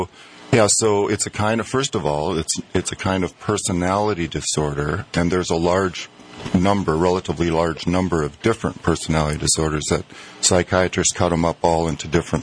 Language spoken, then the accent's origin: English; Minnesota, United States; Yes, I grew up in Minnesota, Minneapolis suburb, and graduated from high school in 74, and then graduated from St. Olaf in 78.